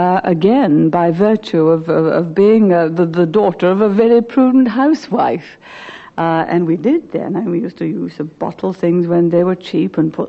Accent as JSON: {"language": "English", "town": "Grantham", "region": "East Midlands", "country": "United Kingdom", "tie": "born or raised there", "said": "Well, I was born and brought up for the most telling years of my life in Grantham, Lincolnshire."}